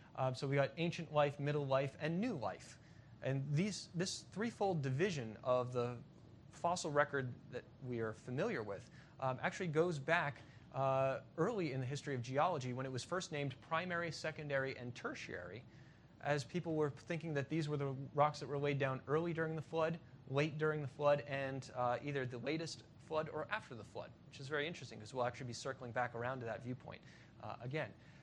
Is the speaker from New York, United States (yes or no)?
no; Virginia, United States; In my home state of Virginia now, where I teach at Liberty University, we even find Thomas Jefferson held to this principle.